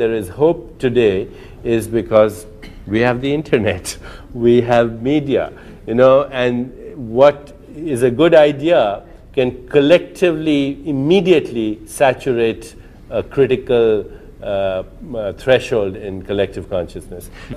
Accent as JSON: {"language": "English", "country": "India", "said": "So I'm an Indian."}